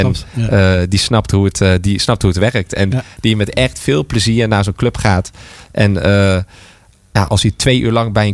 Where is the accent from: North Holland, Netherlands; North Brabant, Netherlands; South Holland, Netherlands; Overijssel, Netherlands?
Overijssel, Netherlands; Deventer; Omdat ik natuurlijk als Deventenaar heel graag niet alleen bij